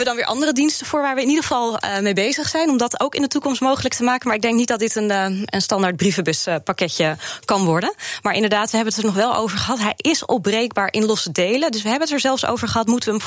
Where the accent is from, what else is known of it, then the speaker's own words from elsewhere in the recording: Netherlands; En als echte Hollanders zijn we altijd heel goed in het zoeken naar de beste deal.